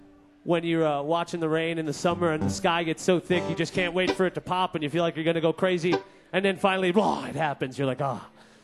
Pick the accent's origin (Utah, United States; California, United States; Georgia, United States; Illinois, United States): Illinois, United States; I grew up in Illinois. I grew up outside of Chicago, Illinois.